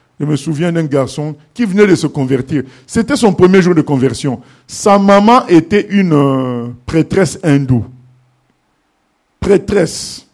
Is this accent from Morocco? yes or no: yes; Morocco; now in France; je me souviens quand je venais du Maroc, j'étais arrivé en France, au Maroc, nous, on n'était pas dans la logique de ministère.